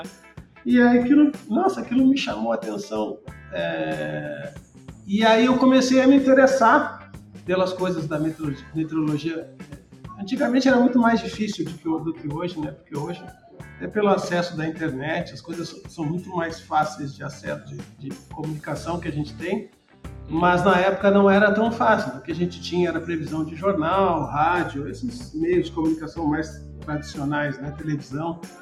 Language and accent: Portuguese; Pelotas, Rio Grande do Sul, Brazil; Sou natural de Pelotas e até a faculdade eu morei em Pelotas. E até por causa da... Engraçado, né? Pelotas é uma cidade bastante úmida, né?